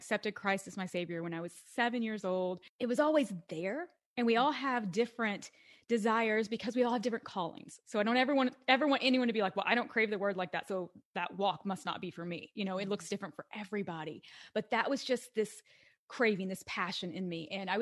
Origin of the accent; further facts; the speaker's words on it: Kentucky, United States; moved away as an adult; Well, originally I'm from Western Kentucky, and after college, I moved to the Washington, D.C. area, same as Heather did.